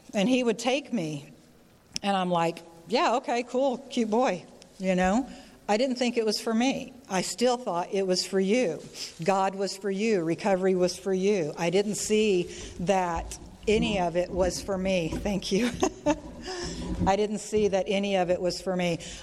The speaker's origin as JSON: {"language": "English", "region": "California", "country": "United States", "tie": "born or raised there", "also_born_or_lived": "Texas", "said": "I grew up the youngest of five, and I moved to Texas from California to a small town, and I always felt like I didn't belong"}